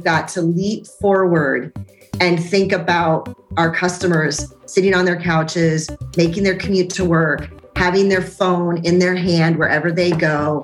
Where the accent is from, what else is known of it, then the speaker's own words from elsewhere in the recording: Pacific Northwest, United States; Always been a customer as I grew up in the Pacific Northwest